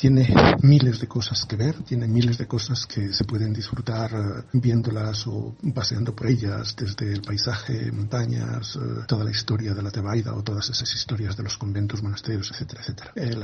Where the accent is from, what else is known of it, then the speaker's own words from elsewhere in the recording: Castile and León, Spain; Realmente el Bierzo, mi tierra, viaja siempre conmigo, en el corazón y en el alma.